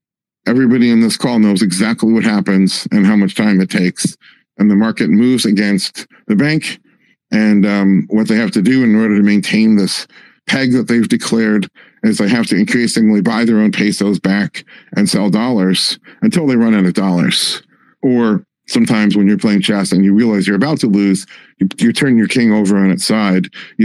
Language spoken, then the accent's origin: English; United States; I think as an American, I have the right to say this